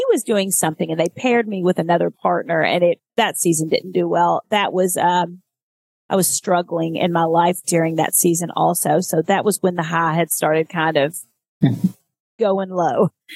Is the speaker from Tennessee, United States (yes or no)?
no; Kentucky, United States; So I leave this tiny town and then I'm on national TV doing Miss America and I'm Miss Kentucky